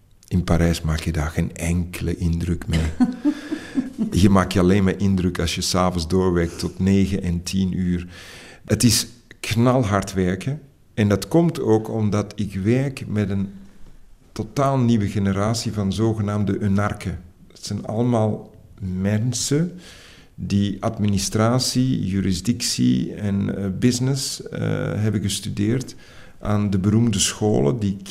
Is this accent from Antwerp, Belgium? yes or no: yes; Antwerp, Belgium; ik ben in de Kempen opgegroeid, vlakbij Herentout. Ik ben toch iemand die van het platteland zeer houdt.